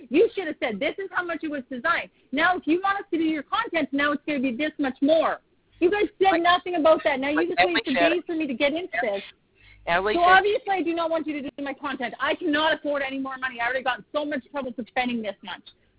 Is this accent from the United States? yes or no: no; Canada; I'm also Canadian, so this is a lot of money.